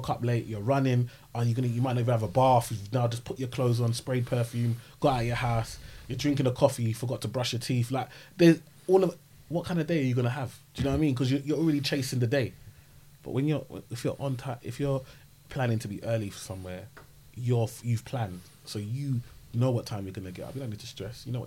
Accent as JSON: {"language": "English", "country": "Nigeria", "said": "but I'm Nigerian, in a bank."}